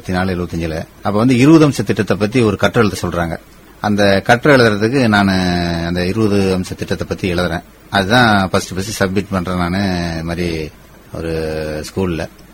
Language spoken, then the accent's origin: Tamil; Vellalagundam, Tamil Nadu, India; நான் சொந்த ஊர் சேலம் மாவட்டம், வாழப்பாடி நியர் வெள்ளாளகுண்டம் கிராமம், ஊராட்சி ஒன்றிய தோக்குப்பள்ளி, அந்த ஸ்கூல்ல தான் படிச்சேன் மேடம்.